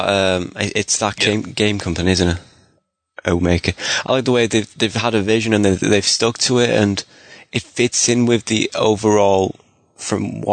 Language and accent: English; Yorkshire and the Humber, United Kingdom; As a Yorkshireman myself, I've been looking very excitedly towards this one.